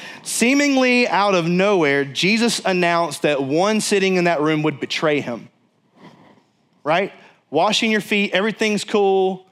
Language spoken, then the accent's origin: English; Mississippi, United States; I come from South Mississippi